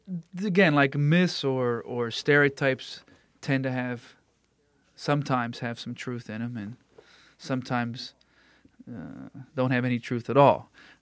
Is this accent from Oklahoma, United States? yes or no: no; Downingtown, Pennsylvania, United States; Well, I grew up in Downingtown, Pennsylvania, which is a small mill town. Make a lot of paper there.